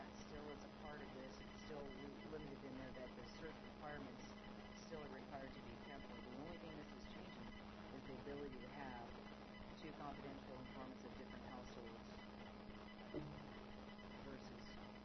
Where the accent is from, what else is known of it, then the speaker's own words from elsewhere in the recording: United States; And it's something I'm very proud of being an American, that we have that process.